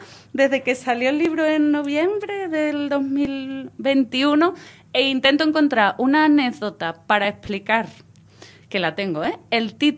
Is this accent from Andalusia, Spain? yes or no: yes; Ayamonte, Andalusia, Spain; Sí, yo soy de la Isla Canela, de la aldea de Punta del Mora, en la Isla Canela, en Ayamonte, en la frontera con Portugal.